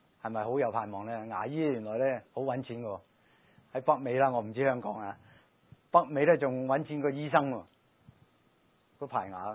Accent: Guangdong, China; 够我们广东话说够堕落了

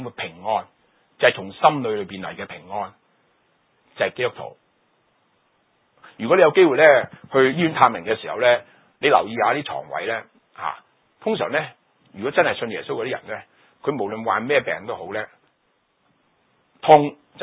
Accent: China; 又話呢見到我哋中國人所講咩牛頭馬面啊

